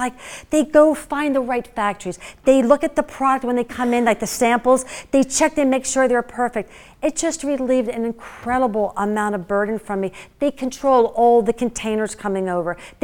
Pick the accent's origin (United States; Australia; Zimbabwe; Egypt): United States; Philadelphia, Pennsylvania; I'm from the Philadelphia area.